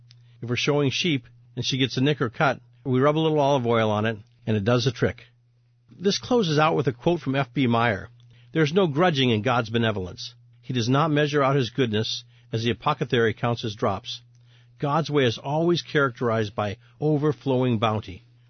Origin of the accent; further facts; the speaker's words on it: Plentywood, Montana, United States; So we grew up on the Canadian border in Montana, Plentywood, Montana.